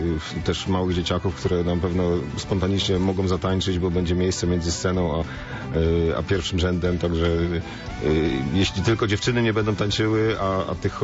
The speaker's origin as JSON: {"language": "Polish", "town": "Poznań", "region": "Greater Poland Voivodeship", "country": "Poland", "said": "jesteśmy z Poznania"}